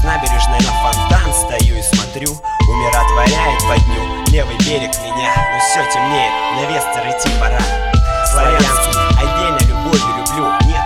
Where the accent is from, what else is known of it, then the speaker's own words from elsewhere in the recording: Belgorod, Belgorod Oblast, Russia; Чёрный, Такшин, Махнёв, Кострома, ну и мы из Белгорода. Песня про наш город.